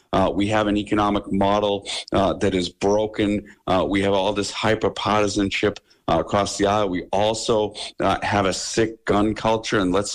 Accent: United States; speaking as an American, I mean, this is a really, really sad moment for our country.

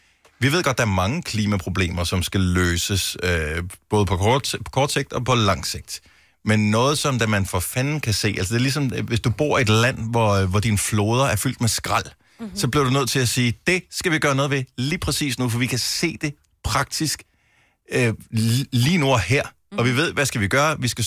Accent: Bogense, Region of Southern Denmark, Denmark; jeg voksede op i Bogens ude ved målen

